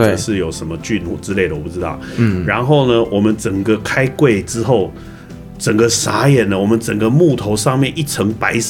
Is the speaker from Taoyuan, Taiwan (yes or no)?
no; Taipei, Taiwan; 从小在台北，然后念音乐班，国小国中高中大学，然后进乐团，然后工作了几年，后来又要出国念硕士，再回来工作又几年，又在台湾继续念博士，还是在这里工作，